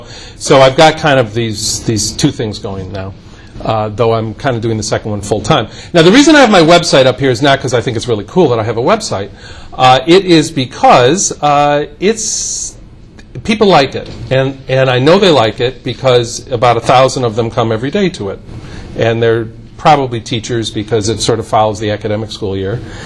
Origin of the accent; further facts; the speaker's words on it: Rochester, New York, United States; Just to introduce myself … I'm from Rochester, New York.